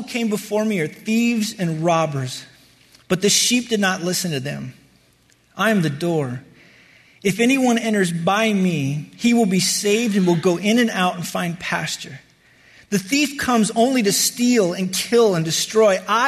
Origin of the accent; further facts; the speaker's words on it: Wyoming, United States; But I grew up in Wyoming, and growing up in Wyoming, I can promise you, sheep are not the dumbest animals on the planet.